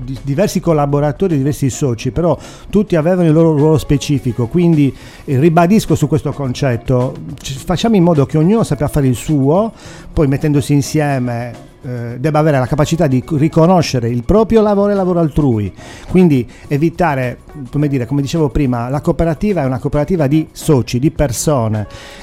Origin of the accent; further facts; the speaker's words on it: Sardinia, Italy; Noi siamo sardi, lo dico sempre